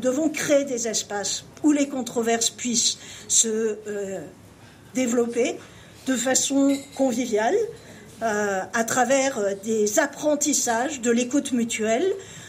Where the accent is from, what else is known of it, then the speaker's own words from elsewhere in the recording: Corsica, France; Chez moi, en Corse